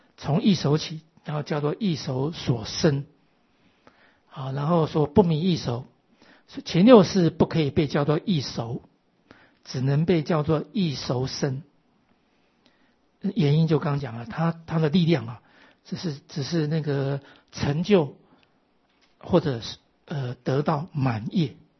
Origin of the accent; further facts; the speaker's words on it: Taiwan; 我们台湾人有做那个什么柜